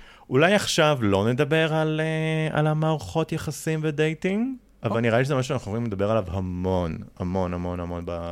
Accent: Nahariya, Northern District, Israel; אז אני במקור מנהריה.

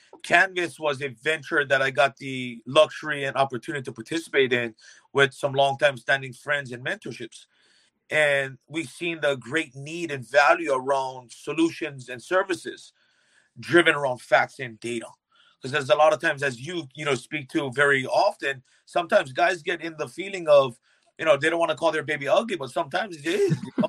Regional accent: Hawaii, United States; growing up in Hawaii, being Native Hawaiian

